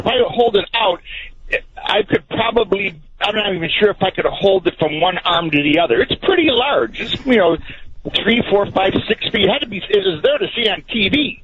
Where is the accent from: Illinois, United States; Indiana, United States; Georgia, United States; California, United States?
Illinois, United States; Chicago; my friends would come over, they knew I was from Chicago, and we'd get a little bit primed at my house